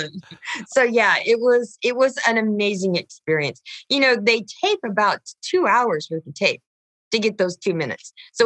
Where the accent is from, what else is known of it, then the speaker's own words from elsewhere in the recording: San Diego, California, United States; I have always been a Charger fan because I grew up in San Diego